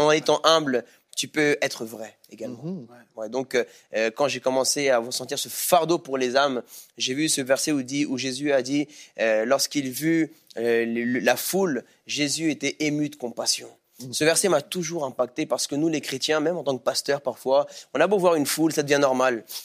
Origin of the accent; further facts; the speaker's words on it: Paris, Île-de-France, France; born there; Alors, moi, je suis né à Paris, pasteur. Je suis né à Paris de parents colombiens.